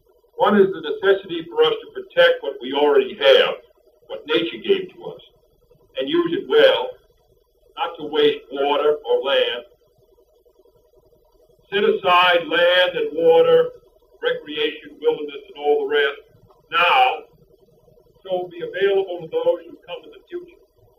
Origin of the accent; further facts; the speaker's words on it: Massachusetts, United States; I come from Massachusetts. from the other side of the country, but it's a very small country